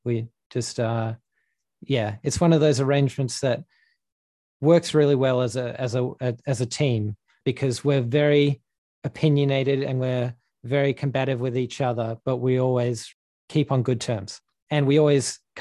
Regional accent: Western Australia, Australia; it's very personal in the sense that it's my home state. It's the land that I grew up around and that I've explored

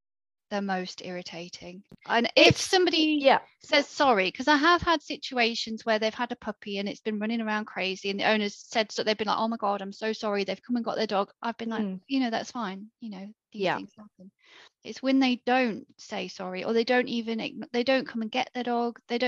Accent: United Kingdom; Do you know what I find really odd is that being British, like, we apologise for everything.

